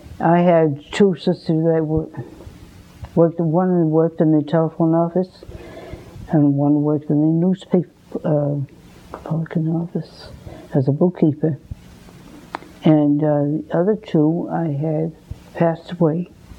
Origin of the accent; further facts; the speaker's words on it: Springfield, Massachusetts, United States; also born or lived in Hatfield; No, I was born in Hatfield, Massachusetts.